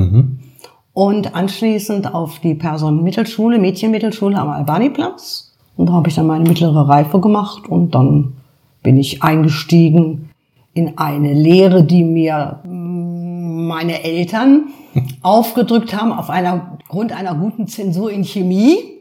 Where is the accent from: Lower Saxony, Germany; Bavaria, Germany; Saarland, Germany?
Lower Saxony, Germany; Göttingen; bin ich in Göttingen, am Waageplatz, in dem jetzigen Haus der Heilsarmee. Also ein richtiges Göttinger Kind. Auch noch innerhalb des Walds, wo man hingehört als Göttingerin, meine ich. Bin jetzt, ja, wie alt bin ich jetzt? Jahrgang 47.